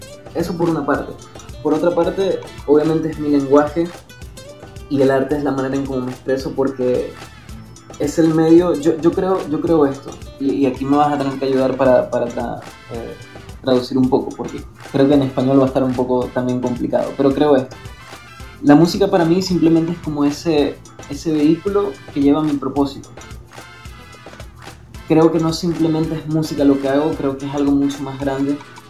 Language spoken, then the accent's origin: Spanish; Maracaibo, Zulia, Venezuela; comencé profesionalmente como a los 18 años más o menos, en Maracaibo, Venezuela, que es en mi país, de donde soy, y tengo 26 años.